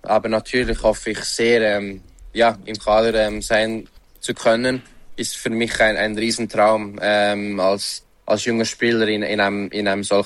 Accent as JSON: {"language": "German", "country": "Switzerland", "said": "Ich meine, ich bin ein Schweizer, ich werde immer ein Schweizer sein."}